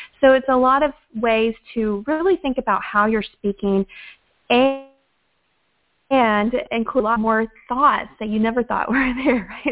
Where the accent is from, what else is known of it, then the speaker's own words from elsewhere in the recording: Houston, Texas, United States; I grew up in Houston, Texas, and this was a big 5A school.